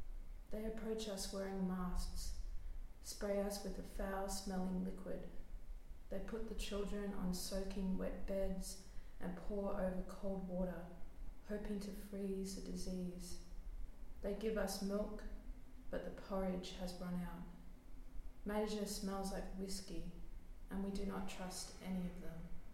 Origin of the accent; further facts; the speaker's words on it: Australia; I'm from Australia.